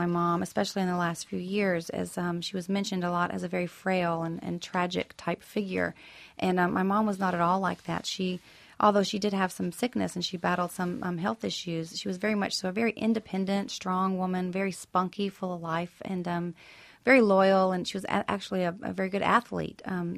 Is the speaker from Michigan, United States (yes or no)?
no; Nashville, Tennessee, United States; it's a description of the home that I grew up in on Franklin Road in Nashville.